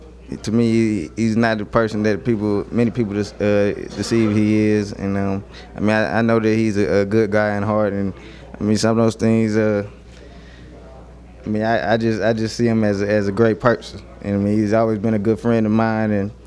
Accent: Oklahoma, United States; You know, growing up in Oklahoma, you become a Sooner fan.

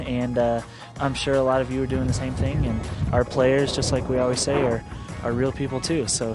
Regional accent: Missouri, United States; I don't know. I'm from Missouri.

